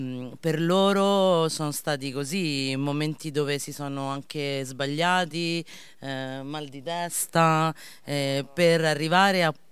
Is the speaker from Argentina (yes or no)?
yes; Argentina; Io sono argentina, sono una maestra di asilo, della materna, lavoro in un quartiere che è un quartiere in carenza in Argentina, è una baraccopoli, a Buenos Aires.